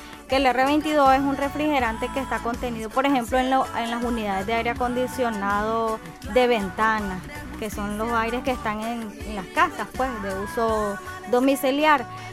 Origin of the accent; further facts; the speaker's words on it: Nicaragua; estamos en el proceso, pues, de prepararnos como nicaragüenses